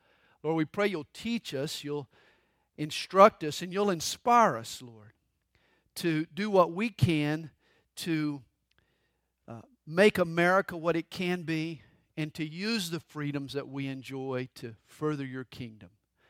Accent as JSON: {"language": "English", "country": "United States", "said": "Understand, I am a Christian and I am an American."}